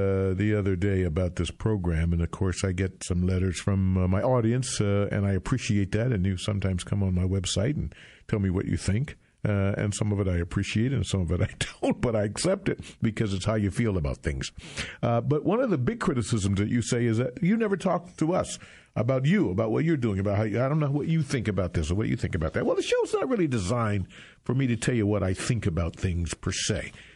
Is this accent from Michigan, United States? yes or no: yes; Detroit, Michigan, United States; I had a friend of mine, I'm from Detroit, and his wife's mother died, and we went to school together